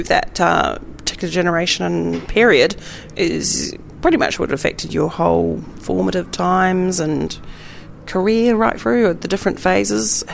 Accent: New Zealand; now in Australia; particularly living in Australia. I'm from New Zealand, living in Australia

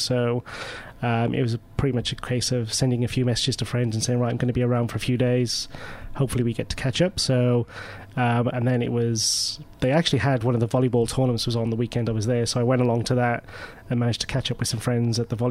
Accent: Wales, United Kingdom; also born or lived in London; now in New York, United States; When I moved from Wales to London, I found that very hard to sort of break out and just build that social network.

